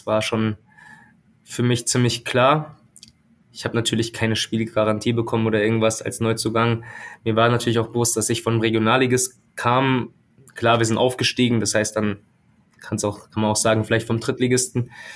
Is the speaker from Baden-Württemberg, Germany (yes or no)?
yes; Freiburg, Baden-Württemberg, Germany; ich bin halt in Freiburg aufgewachsen, was sehr, sehr schön gewesen ist.